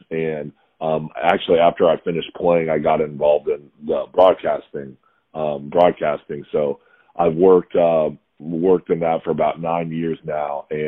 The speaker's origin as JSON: {"language": "English", "town": "Raleigh", "region": "North Carolina", "country": "United States", "said": "I'm from Raleigh, you know, so I have all my family there."}